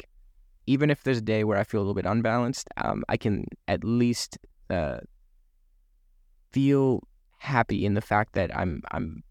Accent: Canada; Yeah, but we're Canadian.

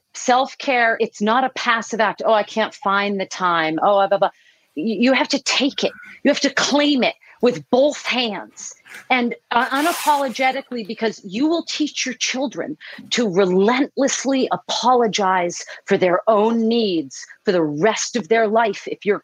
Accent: Boston, Massachusetts, United States; also born or lived in Oahu; I'm from Boston, so it's not that big of a, you know, but I did spend 10 years on Oahu and I loved it.

